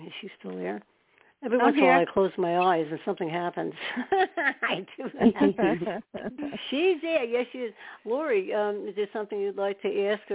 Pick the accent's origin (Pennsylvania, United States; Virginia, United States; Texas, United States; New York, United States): New York, United States; We're both from New York, that's why.